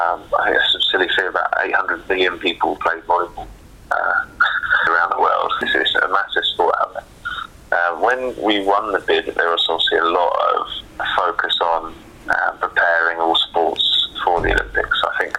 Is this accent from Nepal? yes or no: no; Poole, South West England, United Kingdom; I've played locally, so I grew up in Poole.